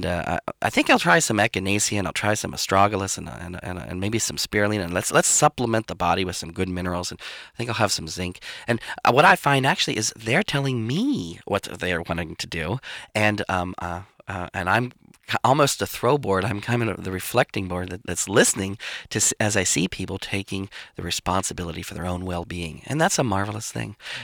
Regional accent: Washington, District of Columbia, United States; I come from Washington, D.C., and I've seen it in spades for so long.

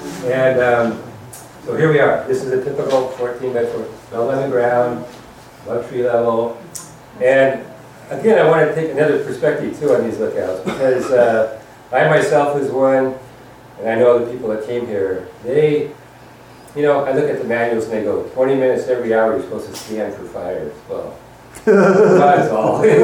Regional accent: United States; And I grew up in Marble Mountain, so like I was already grounded here

